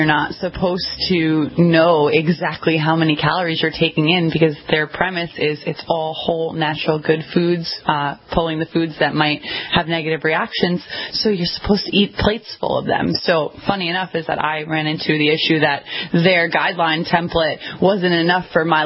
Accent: Ireland; So I had to really increase my potato intake, which as an Irish person isn't really that difficult.

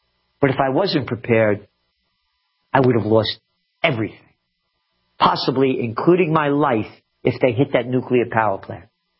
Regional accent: United States; And again, I'm an American.

